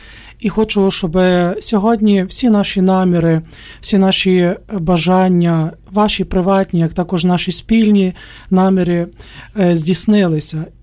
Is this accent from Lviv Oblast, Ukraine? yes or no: no; Bubnyshche, Ivano-Frankivsk Oblast, Ukraine; Село Бубнище, недалеко біля Гошівського монастиря. Угу. Таке дуже мальовниче гірське селище.